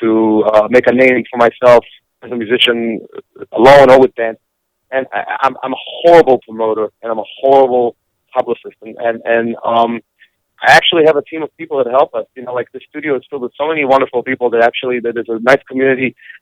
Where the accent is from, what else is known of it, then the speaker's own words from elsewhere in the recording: Israel; English is a second language; I usually I have a slight accent as well because I'm from Israel. I guess I didn't lose a little bit of it.